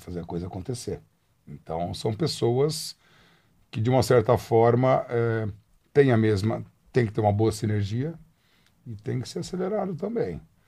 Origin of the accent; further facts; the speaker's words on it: Piracicaba, São Paulo, Brazil; born there; also born or lived in Ribeirão Preto; now in São Paulo, Brazil; Fazia ovo frito lá em Ribeirão Preto, nasci em Piracicaba, morei um tempo em Ribeirão Preto.